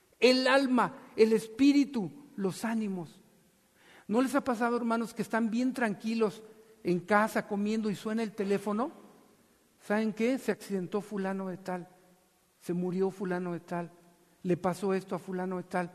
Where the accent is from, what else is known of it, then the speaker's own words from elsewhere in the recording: Mexico City, Mexico; Se nos atraviesa un chilango. Yo soy chilango. Yo sé de qué tipo de ser estoy hablando.